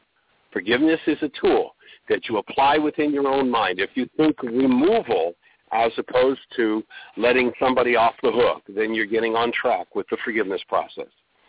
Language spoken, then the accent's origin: English; Canada; moved away; I was born and raised in Canada, where we had a significant amount of liberty. I, about 35 years ago, found out there was a place they had no winter, and I moved south